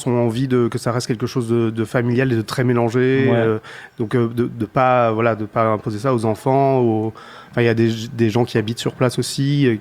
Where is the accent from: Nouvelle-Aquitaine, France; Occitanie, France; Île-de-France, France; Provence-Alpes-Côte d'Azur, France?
Provence-Alpes-Côte d'Azur, France; Nice; Et puis vers 20 ans, en fait, je viens de Nice.